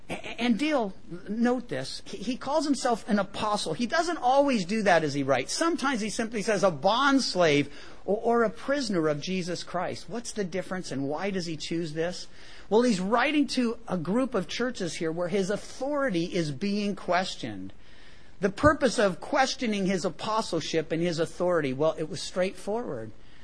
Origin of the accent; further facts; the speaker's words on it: Missouri, United States; well, I come from Missouri, part of my upbringing, the show me state.